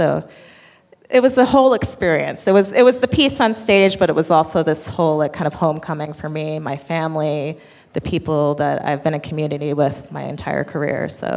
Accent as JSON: {"language": "English", "region": "New York", "country": "United States", "said": "they all came to the show too because I'm a New Yorker."}